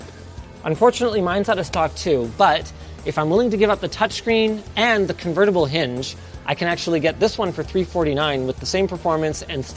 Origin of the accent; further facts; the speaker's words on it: Canada; Just a reminder, we are Canadian, so all the prices you see are in Canadian dollars.